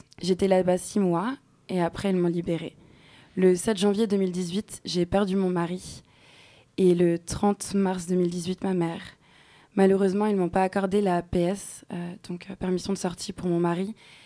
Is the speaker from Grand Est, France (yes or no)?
no; Lyon, Auvergne-Rhône-Alpes, France; Après, nous avons demandé de me rapprocher de ma famille. On est de Lyon. Lyon-Lille, c'est plus de 8 heures de route.